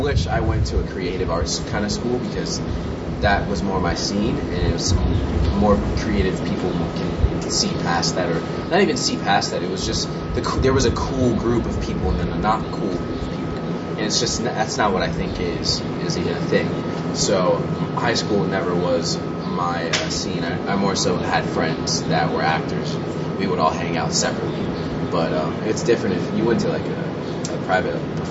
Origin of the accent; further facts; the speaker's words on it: Los Angeles, California, United States; born there; Well, yeah, I was born in Los Angeles.